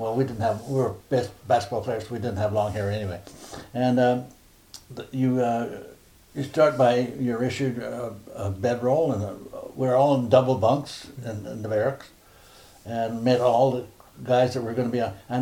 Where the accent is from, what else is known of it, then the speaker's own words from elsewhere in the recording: Burnaby, British Columbia, Canada; also born or lived in White Rock / New Westminster; Between New Westminster and Vancouver, uh-huh. A place called Burnaby.